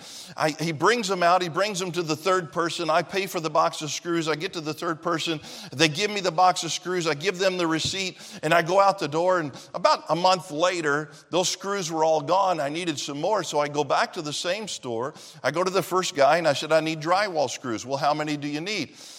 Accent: Tennessee, United States; I mean, my wife's from Michigan and I'm from Tennessee.

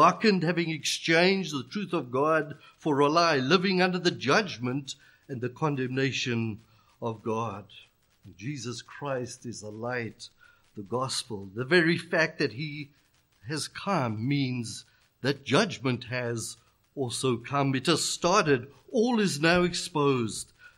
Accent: KwaZulu-Natal, South Africa; I grew up in Zululand, which is KwaZulu-Natal, on the north coast of South Africa. And it's a hot and very humid climate where I grew up.

